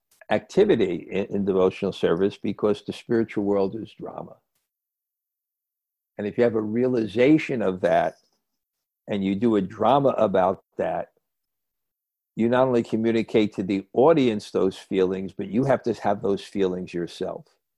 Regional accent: Vrindavan, Uttar Pradesh, India; And he was in Vrindavan when we were growing up in Vrindavan.

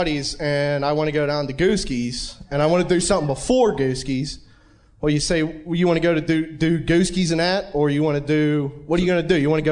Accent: Pennsylvania, United States; I grew up in Trenton, Pennsylvania. It's right up 28. And I can't even tell I have an accent.

